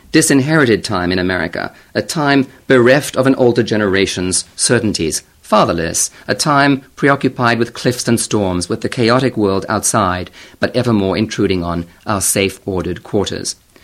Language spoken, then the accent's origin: English; South Africa; Growing up in South Africa, I encountered much the same model as this Indian colonial style.